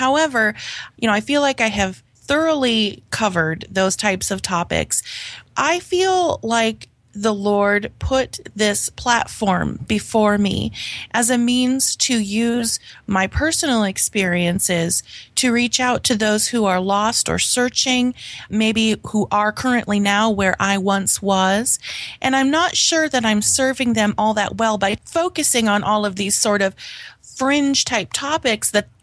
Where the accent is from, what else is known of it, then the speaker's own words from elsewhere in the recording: Grand Forks, North Dakota, United States; Well, technically, I'm from Grand Forks, North Dakota, which is just recently ranked as the coldest on average in the winter city in the entire United States